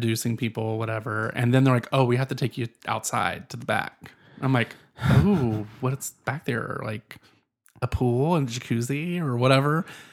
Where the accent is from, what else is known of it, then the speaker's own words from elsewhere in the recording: the South, United States; accent: Southern; And I was young and still, I had my Southern accent still.